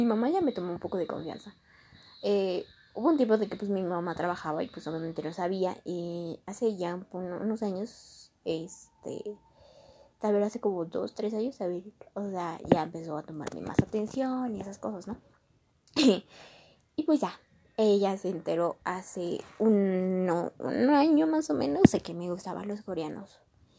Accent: Mexico; yo no soy específicamente de México. Sí, nací, pero en Ciudad de México, pero nací en otro estado. Bueno, mis papás son de otro estado, entonces soy de otro. Mi familia completa es de otro estado y habla también otro idioma.

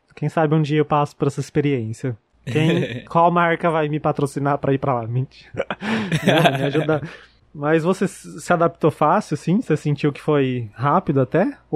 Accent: Brazil; No caso, eu sou brasileiro, mas falo baixinho, calminho.

